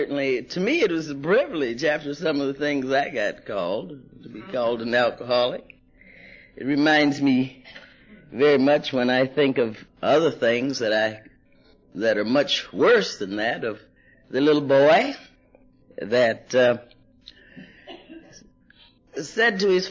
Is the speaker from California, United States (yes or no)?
no; Ohio, United States; And, I'm from Ohio. That's Buckeye State.